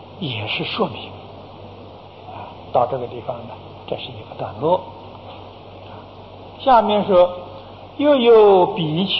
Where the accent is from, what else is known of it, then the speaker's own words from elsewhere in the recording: China; 清净寺是在家学佛的，我们中国人称为居士